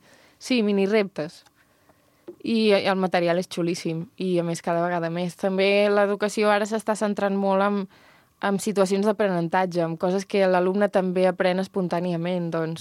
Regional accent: Vilafranca del Penedès, Catalonia, Spain; Aquí som molt de Vilafranca, ens agrada molt la festa major, moltíssim.

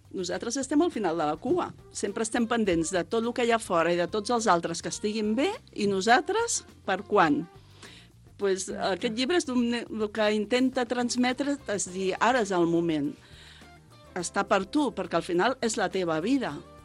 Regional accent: El Vendrell, Catalonia, Spain; now in Sant Pere Molanta, Spain; Jo sóc filla del Vendrell, tot i que vinc a Sant Pere Molanta fa 30 anys, val?

